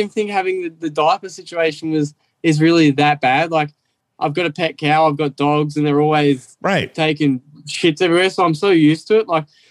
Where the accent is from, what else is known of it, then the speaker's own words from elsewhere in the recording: Australia; Yeah, I came from Australia, motorcycle. I left school at 15 years old and I was a welder.